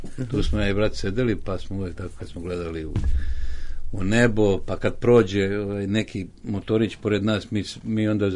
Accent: Sremska Mitrovica, Vojvodina, Serbia; born there; Rođen sam u Sremskoj Mitrovici. Roditelji su mi bili radnici

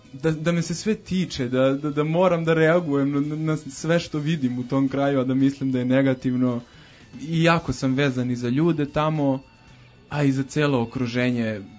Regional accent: Belgrade, Serbia; sa Konjarnika, to je moj kraj u kome sam odrastao i u kome živim ceo svoj život. Beograd je, ima posebno mjesto u mom srcu, moj rodni grad, gdje god da sam otišao, uvek sam mu se vratio.

